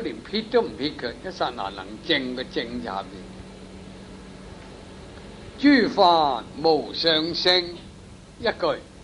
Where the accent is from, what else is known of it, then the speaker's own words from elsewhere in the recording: Guangdong, China; 我们广东人叫做龙骨车，龙骨车